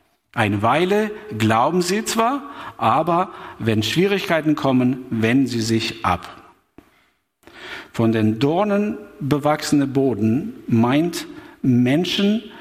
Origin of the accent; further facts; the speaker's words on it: Albania; moved away as an adult; now in Germany; bin in Albanien geboren, aufgewachsen, bis ich 25 war und dann kam ich nach Deutschland. Und seit 27 Jahren bin ich Missionar in Deutschland.